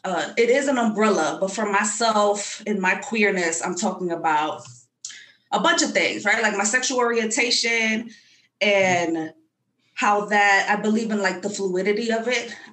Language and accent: English; New York, United States; I'm a New Yorker.